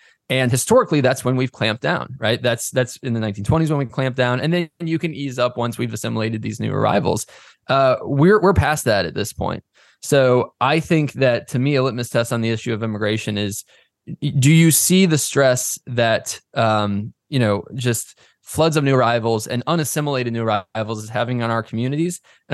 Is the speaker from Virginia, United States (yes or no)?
yes; Herndon, Virginia, United States; To me, a big sort of signifier of this is my hometown. I'm here in Northern Virginia, in Herndon, Virginia.